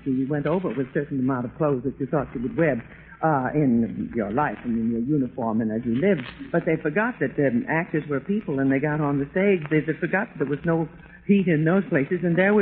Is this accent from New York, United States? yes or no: yes; Brooklyn, New York, United States; Oh, I'm a native Brooklyner. I was born in Brooklyn.